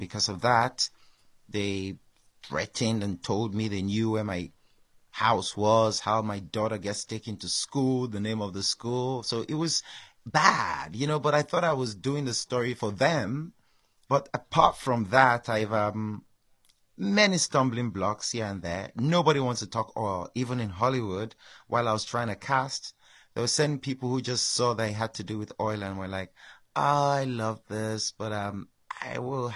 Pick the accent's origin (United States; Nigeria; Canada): Nigeria; Niger Delta; Well, I grew up in the Niger Delta. I know the problems we face in the Niger Delta.